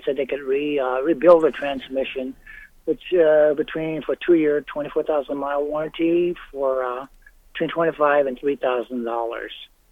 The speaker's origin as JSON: {"language": "English", "region": "Colorado", "country": "United States", "said": "we're from Colorado."}